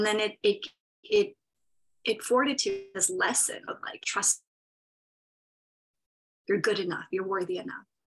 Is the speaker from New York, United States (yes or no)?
yes; New York, United States; I don't have a driver's license. I'm a New Yorker.